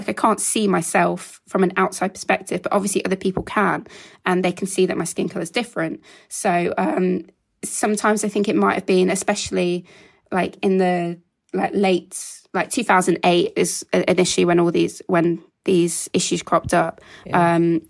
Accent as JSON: {"language": "English", "town": "Birmingham", "region": "West Midlands", "country": "United Kingdom", "said": "I'm from Birmingham, so a very diverse area at school, like just different mixes, different cultures."}